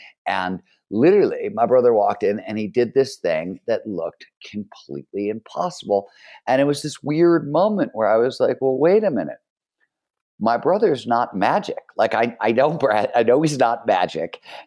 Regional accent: Cleveland, Ohio, United States; I grew up in Cleveland, Ohio in the 70s in a, you know, blue collar steel milker mill town.

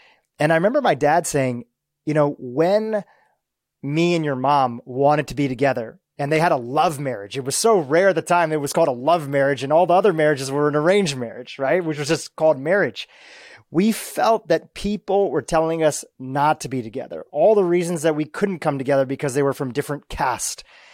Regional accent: Kenya; born there; And I was born in Kenya, but I was raised here

